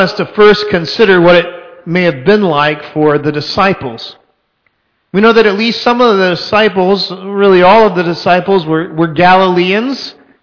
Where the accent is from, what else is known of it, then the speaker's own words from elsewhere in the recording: Texas, United States; I mean, especially as a Texan, there's a piece of the rock of the Alamo there.